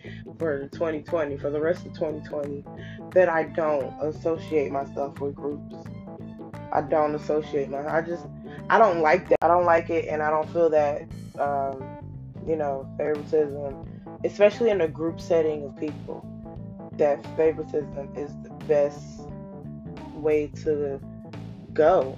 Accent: South Carolina, United States; also born or lived in Georgia / New Jersey / Ohio; now in North Carolina, United States; I grew up in South Carolina, went to Georgia, went to New Jersey. I've gone to Ohio, and I'm currently in North Carolina.

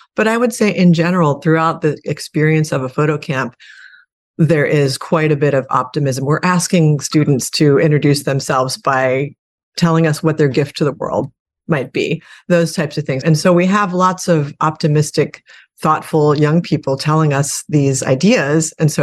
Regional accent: Annapolis, Maryland, United States; the juvenile drug court system of my hometown in Annapolis, Maryland.

